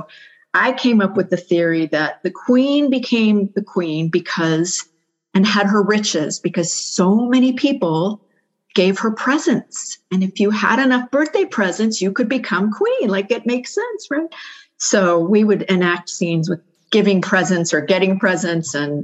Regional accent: Toronto, Ontario, Canada; also born or lived in England; I'm Canadian, as I said. I was actually born in England, and then pretty quickly my parents were Canadian, moved back to Canada. So my younger years were in growing up in Canada, Toronto.

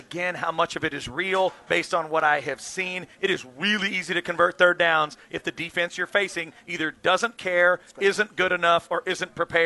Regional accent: Austin, Texas, United States; I'm a kid from Austin that wanted to be the quarterback at Texas.

